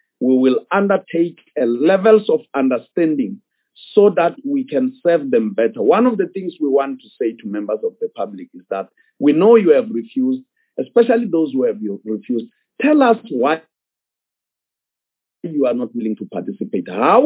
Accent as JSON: {"language": "English", "region": "Western Cape", "country": "South Africa", "said": "told them that I'm from Nyanga and Langa"}